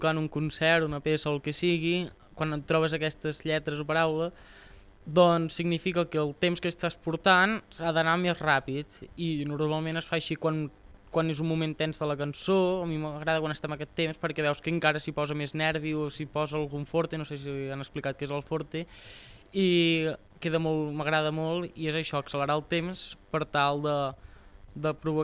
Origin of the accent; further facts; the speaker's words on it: Vimbodí, Catalonia, Spain; vinc de Vimbodí, vaig a l'institut aquí a l'Espluga